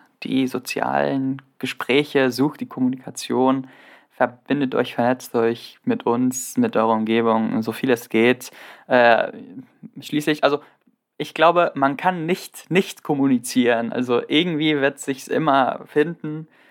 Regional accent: Greece; ich komme aus Griechenland, ich bin zweisprachig aufgewachsen, ich fühle mich in Deutschland genauso wohl wie in Griechenland

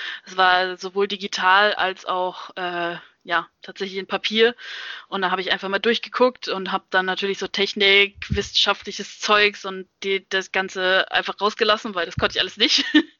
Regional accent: Hesse, Germany; weil ich komme aus der Nähe von Wiesbaden, demzufolge dann auch aus Mainz.

